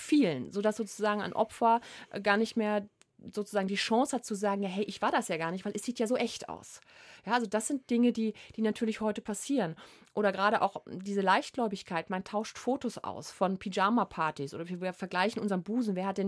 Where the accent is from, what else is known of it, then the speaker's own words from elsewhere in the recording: Essen, North Rhine-Westphalia, Germany; Ich bin in Essen groß geworden, also mitten im Ruhrgebiet.